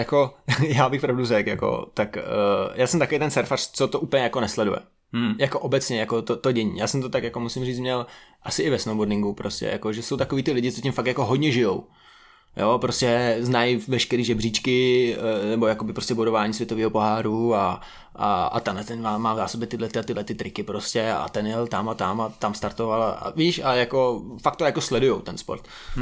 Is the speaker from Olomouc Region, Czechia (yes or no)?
no; Strakonice, South Bohemian Region, Czechia; also born or lived in Písek; Ale jsem strakonický, no, jako Písek moc, jako, nebo znám, ale jako nejsem tam vlastně skoro vůbec